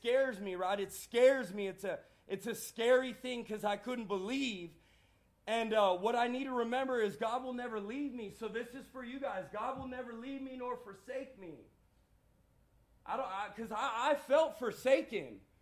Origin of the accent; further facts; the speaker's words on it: California, United States; I'm from California